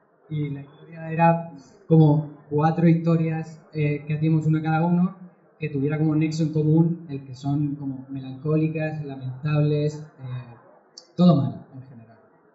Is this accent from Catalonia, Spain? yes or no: no; Murcia, Region of Murcia, Spain; yo también soy de Murcia